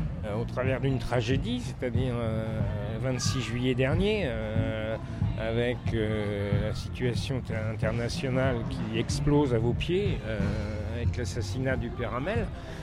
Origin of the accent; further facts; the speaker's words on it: Saint-Étienne-du-Rouvray, Normandy, France; born there; Oui, je suis né à Saint-Étienne.